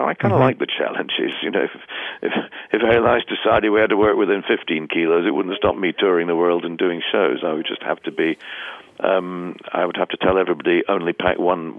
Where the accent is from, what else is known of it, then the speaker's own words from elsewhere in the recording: United Kingdom; You know, I'm British. We speak English.